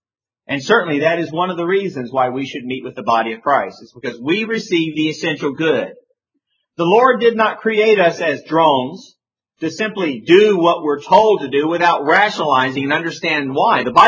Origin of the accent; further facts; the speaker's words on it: Denver, Colorado, United States; I'm from Denver. We've won two Super Bowls in a row.